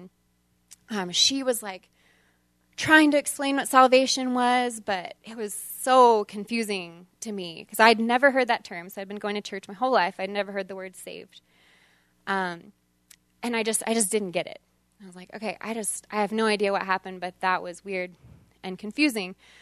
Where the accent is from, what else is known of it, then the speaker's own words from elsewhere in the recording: Texas, United States; I grew up in Texas in a town about the size of Bozeman. So it was like 32,000 when I was growing up, and it was outside of Austin, Texas.